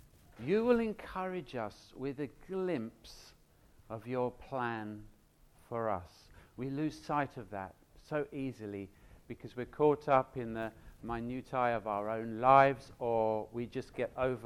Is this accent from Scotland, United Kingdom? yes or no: no; London, United Kingdom; also born or lived in Delhi; now in Ipswich, United Kingdom; I'm a Londoner, basically. I came to Ipswich about 3 years ago via Delhi.